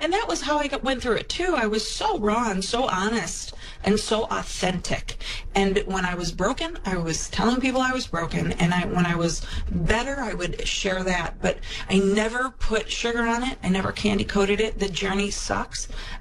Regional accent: Oak Park, Illinois, United States; I'm from Oak Park, so we have to, like, shout out to everybody.

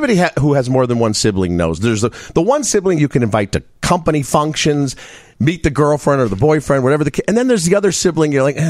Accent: Dolton, Illinois, United States; I said, the new Pope was raised in my hometown of Dalton.

